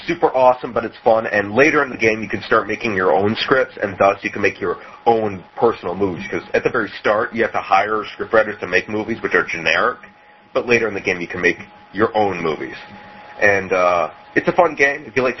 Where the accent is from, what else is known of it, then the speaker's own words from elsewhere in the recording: Canada; Well, I'm Canadian.